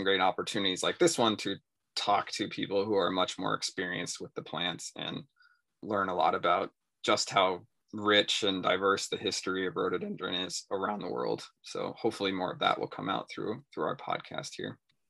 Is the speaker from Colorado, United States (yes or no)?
yes; Colorado, United States; but growing up in Western Colorado had never, ever seen one.